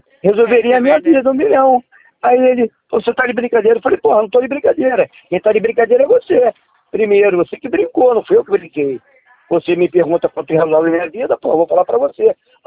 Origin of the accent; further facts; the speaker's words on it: Rio de Janeiro, Brazil; Sou do Rio.